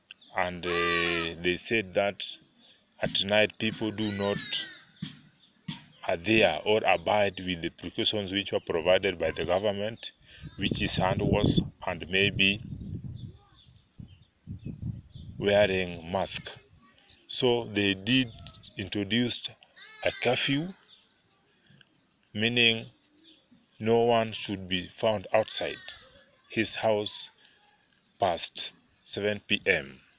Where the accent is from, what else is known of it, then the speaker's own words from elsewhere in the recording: Kenya; I'm a Kenyan citizen, currently staying in Nakuru County, Naivasha sub-county.